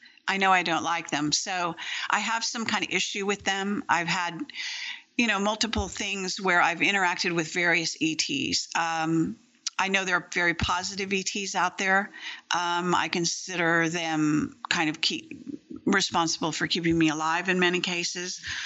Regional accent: California, United States; born there; I was born in Moffett Field Hospital, which is a military hospital on Moffett Field, which is a very well-known base.

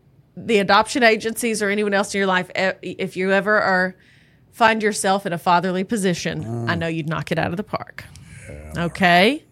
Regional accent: Kentucky, United States; Like a cutting board, or we're from Kentucky, like a bourbon barrel head that says like our first home in the address.

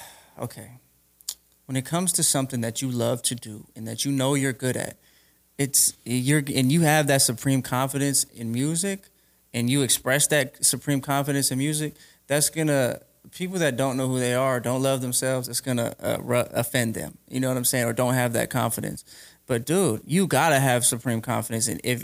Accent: Las Vegas, Nevada, United States; I'm from Vegas, so I watch everything.

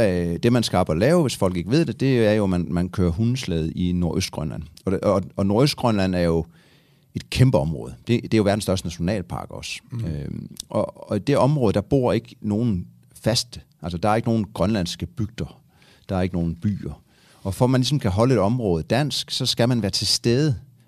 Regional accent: Region of Southern Denmark, Denmark; jeg kommer fra en gård på Fyn, hvor jeg er opvokset. Typisk landbrug fra de der tider, som starter småt og vokser op, hvor jeg har haft en fri barndom

